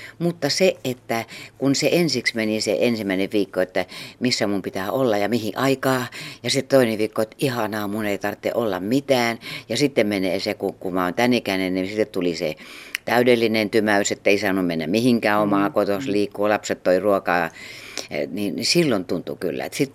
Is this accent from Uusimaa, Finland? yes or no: no; Ostrobothnia, Finland; mä oon pohjalainen, niin mä puhuin kyllä aika suoraan sitten